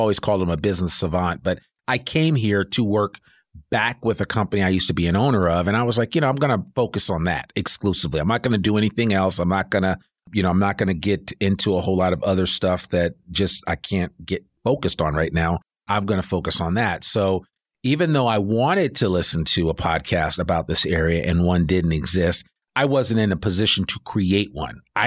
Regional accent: East Coast, United States; now in Northwest Arkansas, United States; you know, I grew up on the East Coast, they were like, what are you doing in Arkansas? You know, like, and I always had to qualify. I'm like, no, I'm in Northwest Arkansas.

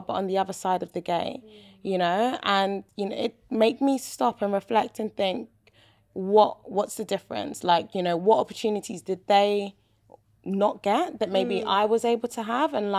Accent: London, United Kingdom; But I am still Nigerian, even though my accent's not as sharp, but I still have that. But yeah, that growing up in East London is a big part of my identity.

